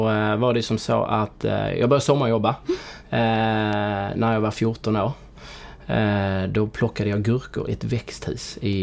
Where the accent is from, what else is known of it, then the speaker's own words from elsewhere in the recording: Påarp, Skåne, Sweden; Nej, men jag är uppväxt i, som man kanske hör, i Skåne, i en liten by utanför Helsingborg som heter Påarp. Flyttade in till Helsingborg innan ungdomsåren när jag var 13 år.